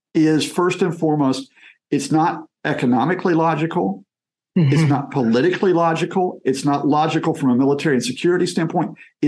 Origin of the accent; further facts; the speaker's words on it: Alabama, United States; now in United Kingdom; Yeah, from Alabama. And I came across from University of Tennessee that didn't really like the atmosphere there. Came over to the UK